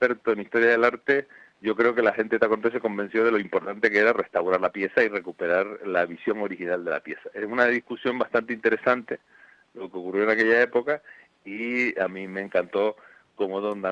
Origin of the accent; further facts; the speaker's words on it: Tacoronte, Canary Islands, Spain; Sí, en la fiesta del Cristo Tacoronte, eso es muy importante.